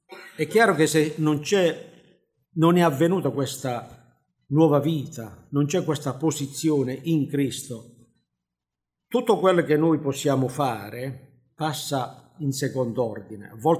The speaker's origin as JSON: {"language": "Italian", "region": "Apulia", "country": "Italy", "lives_now": "Torre Pellice, Italy", "said": "Devo darvi dei saluti non dalla Puglia, ma da Torre Pelice, dal Piemonte, da pugliese a piemontese. È andata così, ma va bene, va bene. Questa valle, la Val Pellice, siamo stati accolti nella Val Pellice. Ci troviamo bene"}